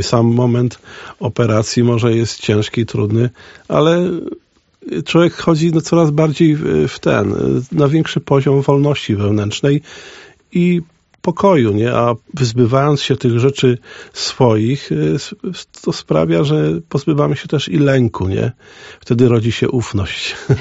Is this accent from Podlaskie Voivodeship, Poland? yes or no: yes; Niewodnica, Podlaskie Voivodeship, Poland; born there; Urodziłem się w Niewodnika, gdzie Kościół jest pod wezwaniem narodzenia Najświętszej Marii Panny.